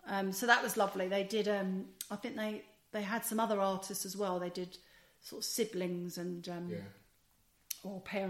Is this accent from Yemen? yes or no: no; Wolverhampton, West Midlands, United Kingdom; born there; because I was born in Wolverhampton.